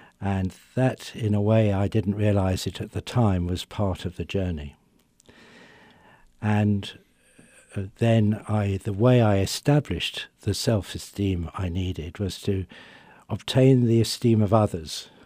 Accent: United Kingdom; I come from Britain originally.

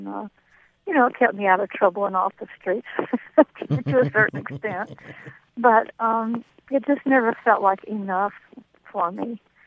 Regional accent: Deep South, United States; I was raised in the Deep South, and my background is as a Southern Baptist.

